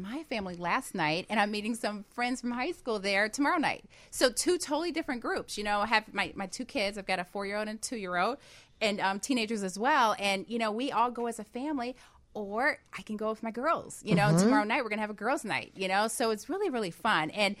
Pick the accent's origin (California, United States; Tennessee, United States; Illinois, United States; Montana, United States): Illinois, United States; Chicago; I'm from Chicago.